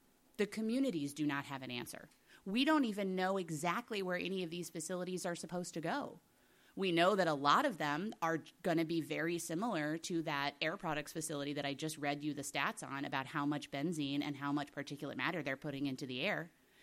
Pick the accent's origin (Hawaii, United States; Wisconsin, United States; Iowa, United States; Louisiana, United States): Louisiana, United States; I used to do advocacy with the U.S. State Department, and I was that woman from Louisiana, which is fine with me. If there's one identifier, I'll take Louisiana.